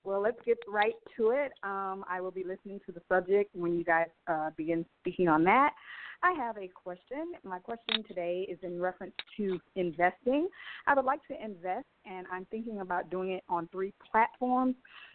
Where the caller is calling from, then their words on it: Georgia, United States; I'm calling from Georgia.